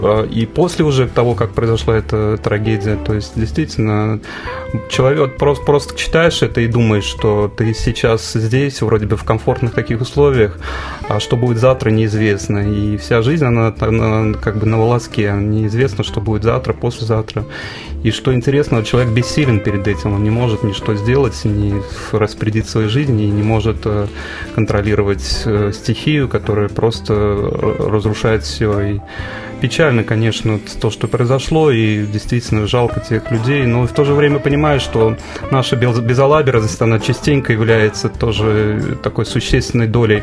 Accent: Tashkent, Uzbekistan; moved away as an adult; now in Moscow, Russia; я сам родом из Узбекистана, из города Ташкента, это столица Узбекистана. Я родился и вырос в Советском Союзе, естественно, после того, как Союз распался, я остался в этой стране. И моя семья там живет. Вот. В 2004 году я приехал в Москву

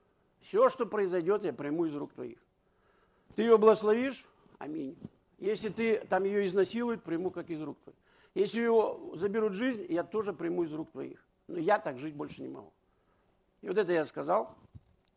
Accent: Far East, Russia; now in Moscow, Russia; когда я приехал с Дальнего Востока, я приехал в Москву, дочке 16 лет, ну, провинциалка такая, тут Москва, да.

